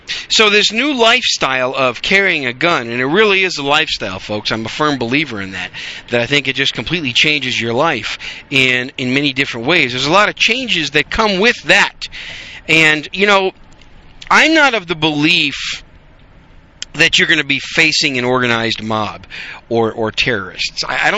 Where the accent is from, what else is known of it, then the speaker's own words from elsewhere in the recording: Wisconsin, United States; And it's not like when I grew up in Wisconsin, of course.